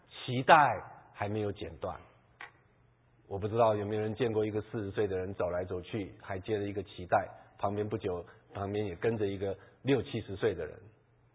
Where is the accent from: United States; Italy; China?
China; 因为我们中国人说龙生龙、凤生凤